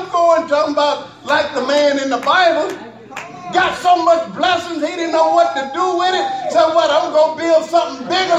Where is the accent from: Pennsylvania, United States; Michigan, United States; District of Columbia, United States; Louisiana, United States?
Louisiana, United States; I'm from Louisiana. Y'all been to Southern Louisiana? Anybody been to Southern Louisiana?